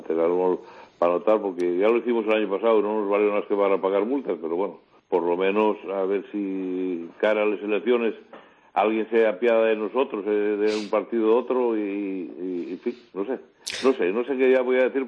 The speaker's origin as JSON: {"language": "Spanish", "town": "Tazones", "region": "Asturias", "country": "Spain", "said": "del puerto que soy de Tazones, bueno, y un puerto pequeño, se sale muy poco"}